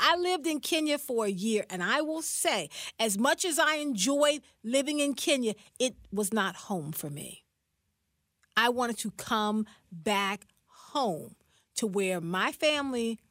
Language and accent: English; South Carolina, United States; my roots are in this country. I mean, my roots are dug deep in this country. I'm from South Carolina.